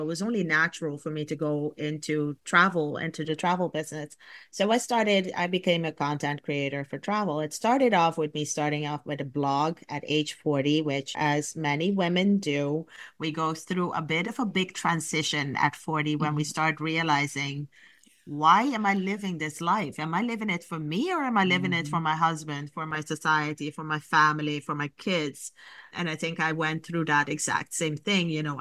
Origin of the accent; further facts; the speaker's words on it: Curaçao; moved away as an adult; also born or lived in Netherlands; so I was born and raised in Curacao, like so many of us back then and even now, we when we want to go to university and expand our education, we usually get off the island.